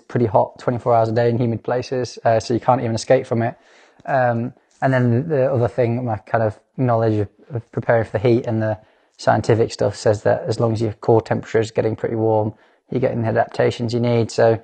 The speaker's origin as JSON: {"language": "English", "country": "United Kingdom", "said": "obviously being a Brit"}